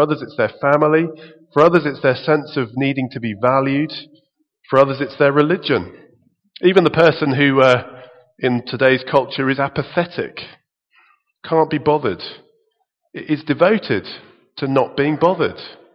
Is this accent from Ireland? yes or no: no; England, United Kingdom; After all, we're Anglicans, and we're English, we're moderate.